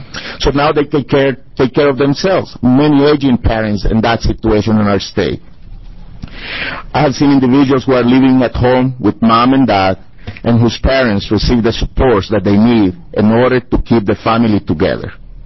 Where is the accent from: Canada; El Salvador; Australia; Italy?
El Salvador; now in Salem, United States; You know, I'm originally from El Salvador, and I'm a Salvadoran American resident here at South Salem. I'm in Senator Winters' district.